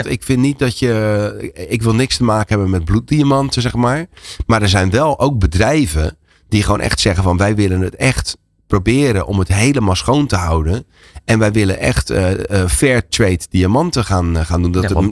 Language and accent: Dutch; Netherlands; En ik zeg tegen hem, ik kom uit Nederland.